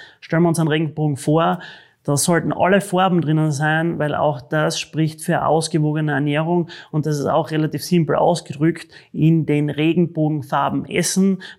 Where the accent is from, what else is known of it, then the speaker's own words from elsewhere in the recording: Austria; ich glaube, das ist bei uns in Österreich oder von wo ihr mir auch gerade zuschaut, nicht so schwer in Österreich sauberes, gutes Wasser zu kriegen.